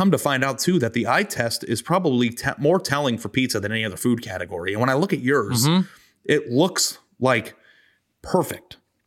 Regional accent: Phoenix, Arizona, United States; I grew up in Phoenix, Arizona.

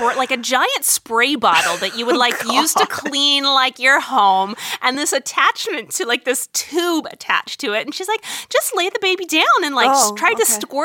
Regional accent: Arizona, United States; I grew up in Arizona, where I never had to endure this crap, and I moved here

